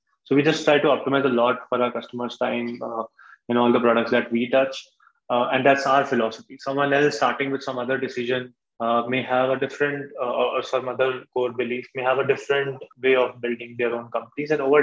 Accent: Alwar, Rajasthan, India; I come from a, you know, regular middle-class background. I grew up in Alwar. It's a small city in Rajasthan.

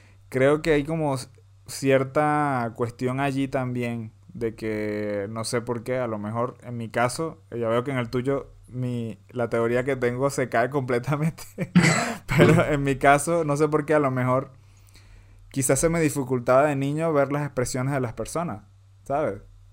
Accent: Venezuela; born there; en mi caso, yo que nací en Venezuela, en Latinoamérica

